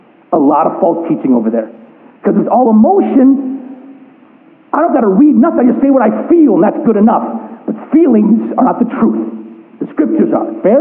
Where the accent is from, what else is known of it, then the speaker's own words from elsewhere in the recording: Texas, United States; now in Michigan, United States; I grew up in Texas. We don't have winter. We have tarantulas, okay, down there, okay?